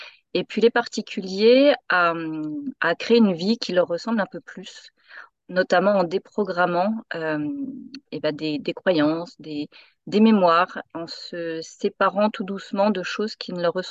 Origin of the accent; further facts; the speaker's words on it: Decize, Bourgogne-Franche-Comté, France; born there; Je suis née à Decize, dans la Nièvre, dans le 58. C'est pas un département des plus reconnus et connus pour ses plages, pour tout ça. Non, il est pas extrêmement connu d'ailleurs, mais je suis née là-bas.